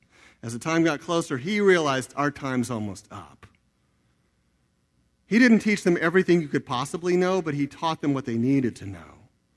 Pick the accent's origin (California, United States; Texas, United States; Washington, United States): Texas, United States; But we went to this place, and we're all from Texas. We don't know anything. We can barely breathe. It's in Colorado.